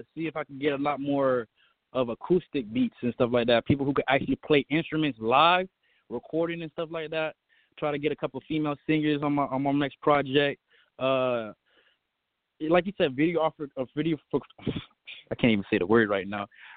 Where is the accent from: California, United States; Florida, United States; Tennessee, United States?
Florida, United States; Like I said, I'm from Broward County, Florida. I'm a Florida artist from South Florida.